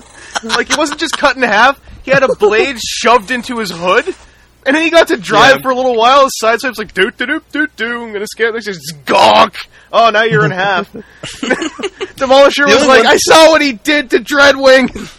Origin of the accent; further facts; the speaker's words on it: Canada; So, you know, maybe it's just a thing I don't get, being a Canadian.